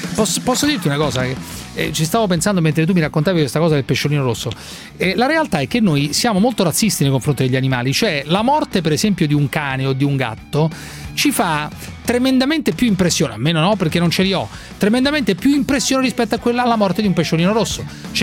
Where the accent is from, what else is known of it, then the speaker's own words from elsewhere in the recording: Naples, Campania, Italy; Sono di Napoli